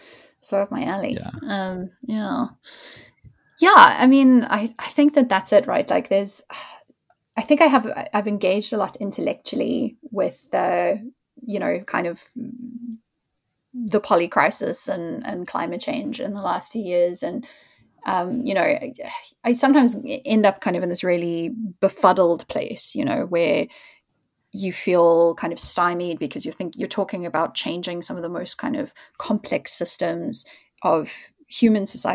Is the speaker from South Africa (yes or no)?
yes; South Africa; now in London, United Kingdom; I think we were so lucky, both of us growing up in South Africa, being so exposed to actual wild spaces